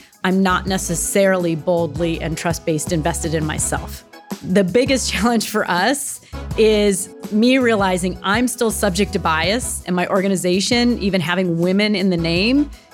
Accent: Akron, Ohio, United States; I have not always lived in Columbus. I grew up in Akron, Ohio, and went to IU, Indiana University, for undergrad.

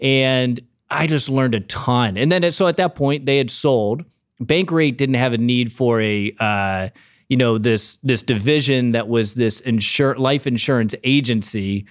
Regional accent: Toledo, Ohio, United States; From Toledo. Went to Ohio State in 04.

